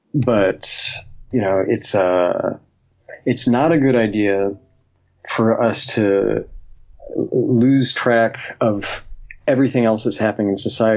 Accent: the South, United States; I'm from the South. It's a familiar story

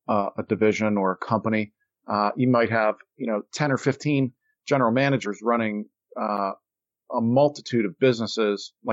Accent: Ohio, United States; moved away; So I'm a Midwestern guy. I grew up in Ohio, moved to the East Coast, didn't have the money to go to college.

